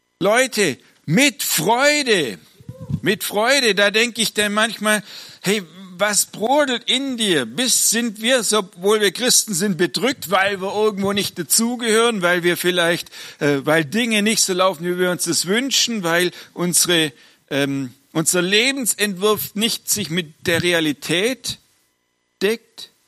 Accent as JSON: {"language": "German", "region": "Baden-Württemberg", "country": "Germany", "moved": "yes", "lives_now": "Hesse, Germany", "said": "weil ich jetzt schon seit 12 Jahren hier in Hessen bin, für die Hessen bin ich kein Hesse und für die Schwaben kein Schwaben mehr. Also mit meinem jetzigen Sprachkauderwelsch"}